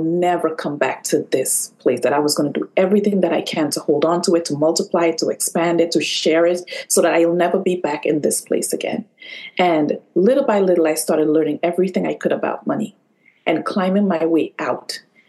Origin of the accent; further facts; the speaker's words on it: Trinidad & Tobago; now in New York, United States; I'm originally from Trinidad, and I decided I wanted to go back to New York.